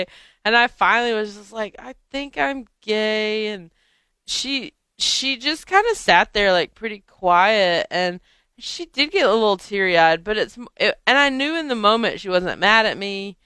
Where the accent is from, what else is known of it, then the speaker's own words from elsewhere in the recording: North Carolina, United States; I'm from North Carolina, I was a good Christian.